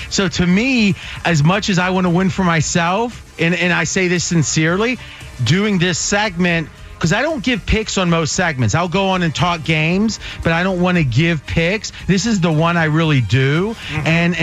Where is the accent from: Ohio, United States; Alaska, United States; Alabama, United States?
Ohio, United States; Well, I grew up in Ohio, so I can't disagree too much.